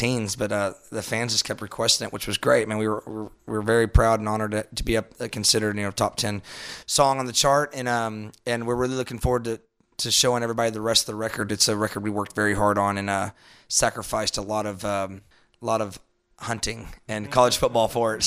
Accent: Flint, Texas, United States; also born or lived in College Station / Amarillo / Lubbock; Yeah, I was born in Flint, Texas, which is right outside of Tyler. And moved in sixth grade. After sixth grade, I moved to College Station, Texas.

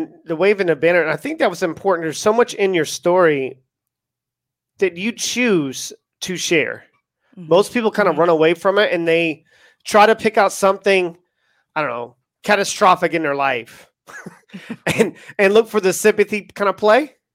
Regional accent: East Coast, United States; maybe that's why I resonate with you as much as I do, because I'm from the East Coast as well.

